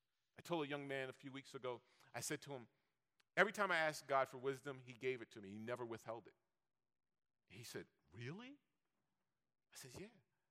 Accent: New York, United States; I'm a New Yorker. I'll fight you.

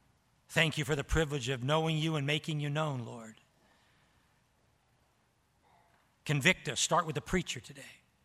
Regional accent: Rwanda; 4 years later, in April 1994, the unthinkable happened to friends and neighbors in my home country. Over a period of 100 days, nearly 1 million people were massacred in Rwanda's genocide.

